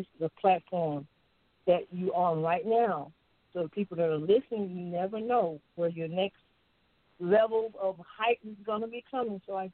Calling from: Lake Charles, Louisiana, United States; I'm calling from Lake Charles, Louisiana.

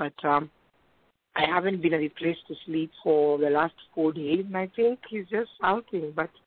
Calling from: New Jersey, United States; I'm calling from New Jersey.

